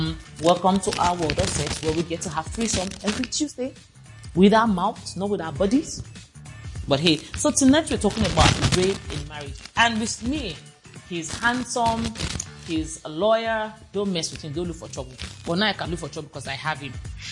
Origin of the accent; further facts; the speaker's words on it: Delta, Nigeria; I'm from Delta too, but me, I'm Oyibo Delta.